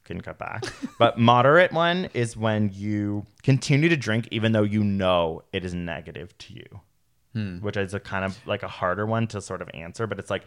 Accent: United Kingdom; I keep being British

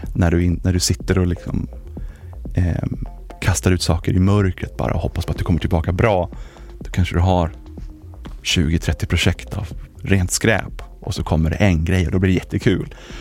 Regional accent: Stockholm, Stockholm County, Sweden; moved away; also born or lived in Norrköping; Jag är uppväxt i Stockholm. Bodde där tidigt i livet. Flyttade sen ut i Norrköpings trakter där ungefär.

